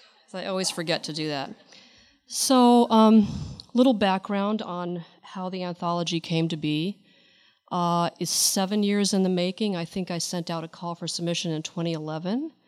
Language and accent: English; Alameda, California, United States; And I was raised in the Bay Area in Alameda and really went to a very eclectic school.